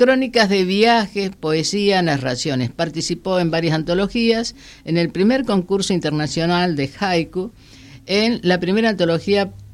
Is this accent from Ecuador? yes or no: no; Resistencia, Chaco, Argentina; born there; now in Santa Cruz, Argentina; entre Margarita Belén y Colonia Benítez, de Resistencia Chaco. Como ven, digamos, soy chaqueña de nacimiento, santacruceña por adopción, pero ciudadana del mundo.